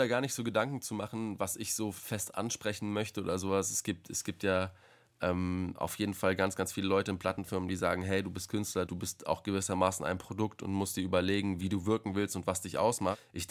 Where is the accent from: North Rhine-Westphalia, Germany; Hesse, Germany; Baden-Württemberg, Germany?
Hesse, Germany; da das hier auch meine Heimat ist im Rhein-Main-Gebiet